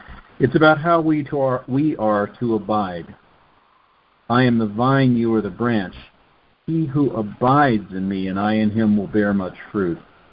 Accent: Australia; When I was a young man growing up in Australia

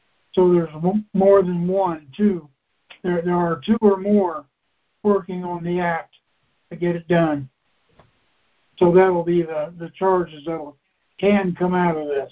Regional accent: Indiana, United States; from Indiana, and I say True Bill.

